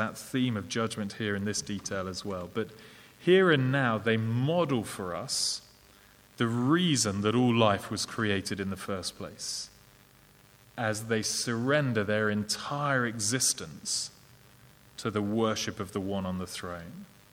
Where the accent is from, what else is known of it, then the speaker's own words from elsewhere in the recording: England, United Kingdom; accent: English; And I know it doesn't sound quite as impressive in my English accent as it does when Ian says it in his lovely Scottish accent.